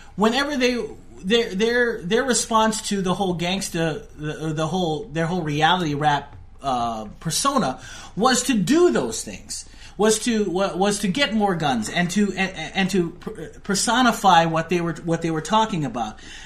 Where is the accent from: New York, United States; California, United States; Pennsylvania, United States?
California, United States; Los Angeles; I've walked those streets before. I'm from L.A. I grew up in North Hollywood.